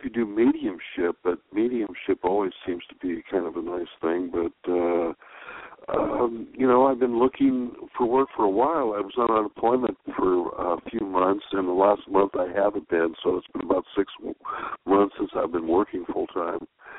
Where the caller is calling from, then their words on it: Barstow, California, United States; I'm calling from Barstow.